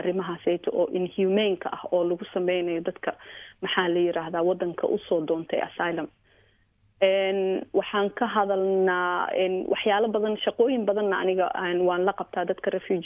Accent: Kenya; also born or lived in Uganda; anigu waxaan ku koray kenya waxaan soo maray waddan maxaa la dhahaa carbeed hadda ka hor waxaan degnay uganda

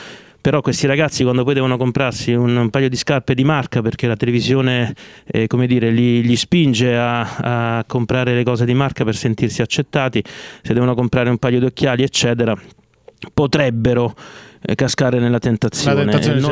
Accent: Cerignola, Apulia, Italy; born there; io sono nato a Cerignola in Puglia, mia madre è calabrese, mio padre è lucano

